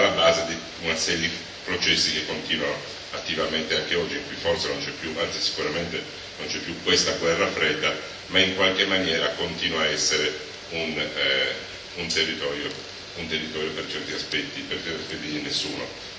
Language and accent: Italian; Sardinia, Italy; Poi io sono sardo